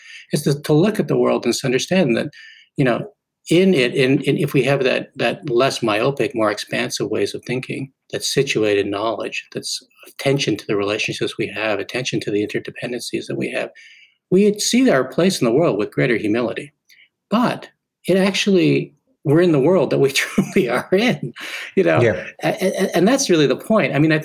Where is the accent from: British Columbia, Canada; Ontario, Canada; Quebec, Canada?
Quebec, Canada; Montreal; I grew up in Montreal and my parents put us in a Volkswagen camper. We drove across the country and we ended up in Vancouver.